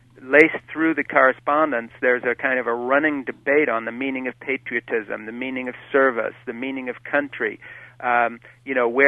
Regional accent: Switzerland; My father was a Presbyterian minister. I grew up in Switzerland with missionary parents. I go to the Greek Orthodox Church.

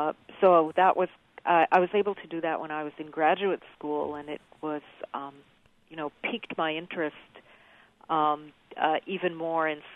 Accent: Montreal, Quebec, Canada; Montreal.

